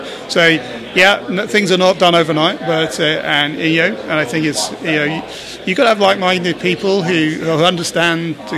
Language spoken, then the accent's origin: English; United Kingdom; accent: British; being British with a British accent